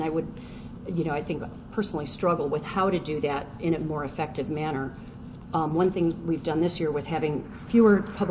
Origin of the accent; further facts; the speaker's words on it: Washington, District of Columbia, United States; So I'm from the Washington, D.C. area.